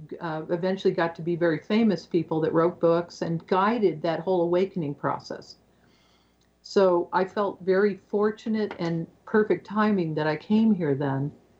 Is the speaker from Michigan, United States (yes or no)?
yes; Detroit, Michigan, United States; And I came from Michigan, in the Detroit area, very wet, very green, sea level, lots of fresh water around.